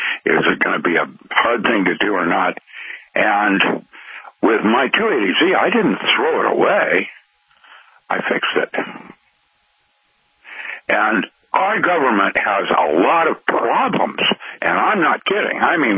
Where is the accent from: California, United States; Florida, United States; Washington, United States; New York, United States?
Washington, United States; Seattle; My hometown in Seattle, I went up to visit.